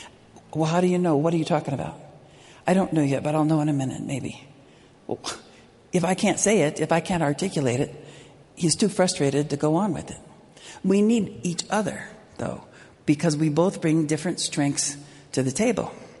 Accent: Las Vegas, Nevada, United States; My dad was a Nazarene pastor, and I grew up in Las Vegas, right?

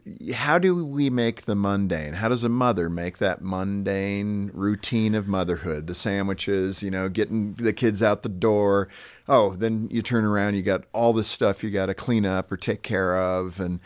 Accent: California, United States; I grew up in California, so the Donner Party

